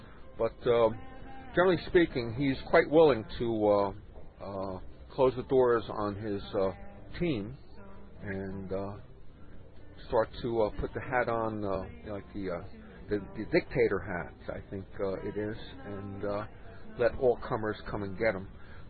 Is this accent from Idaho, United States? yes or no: no; New York, United States; And I was born and raised in the New York metropolitan area.